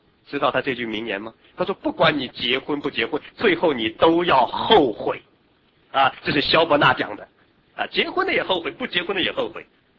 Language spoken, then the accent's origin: Chinese; China